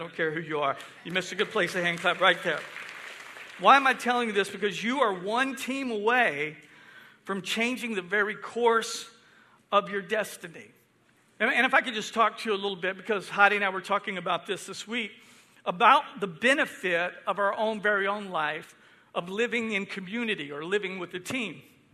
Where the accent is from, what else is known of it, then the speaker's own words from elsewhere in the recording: Houston, Texas, United States; because I grew up in Houston, but somebody was telling me back out here in the country, you had shared phone lines.